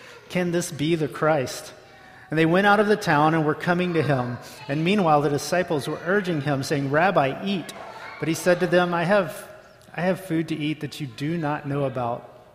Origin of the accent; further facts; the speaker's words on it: Southeast, United States; But I grew up in the Southeast, and I don't know if anyone else is here from the Southeast.